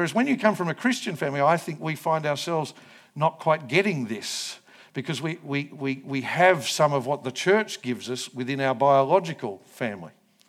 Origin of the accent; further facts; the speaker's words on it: England, United Kingdom; Like I'm as English as they come.